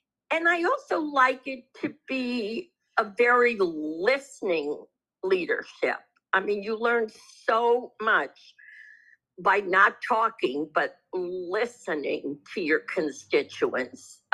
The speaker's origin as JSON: {"language": "English", "region": "New York", "country": "United States", "tie": "born or raised there", "said": "My very first job was working for Governor Nelson Rockefeller when I grew up outside of Albany"}